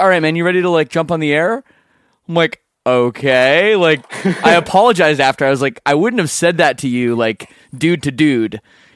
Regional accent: Canada; I'm Canadian anyways. I don't get a vote

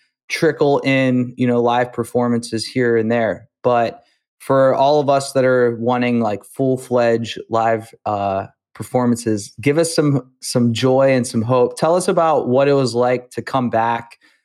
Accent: Youngstown, Ohio, United States; I'm from Youngstown, Ohio, and one of my choices was Otterbein.

